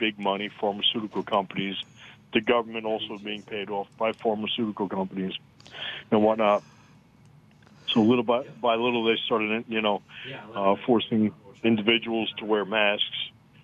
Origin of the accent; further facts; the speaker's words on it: Smithtown, New York, United States; born there; Yeah, so I was born in New York, mm-hmm. Long Island, New York, Smithtown to be exact.